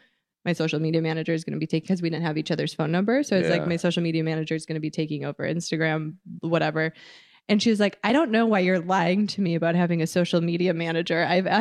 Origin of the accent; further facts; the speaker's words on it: Big Bend, Wisconsin, United States; Like, suburbs of Milwaukee. I went to Mogwanago High School. I grew up in Big Bend, which is... There's 1,100 people there.